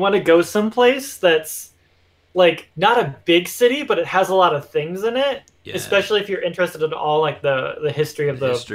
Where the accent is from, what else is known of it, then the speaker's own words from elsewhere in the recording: Mishawaka, Indiana, United States; So the city that I grew up in is called Mishawaka, which nobody knows, but it's literally right next to South Bend.